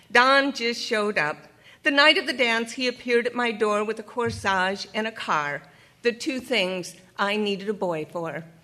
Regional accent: Akron, Ohio, United States; I published a memoir about growing up in Akron in Rubber Town

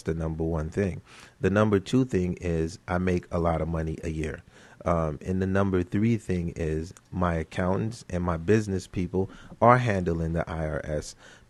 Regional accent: Haiti; With me, when it comes to Haiti, I am from Haiti.

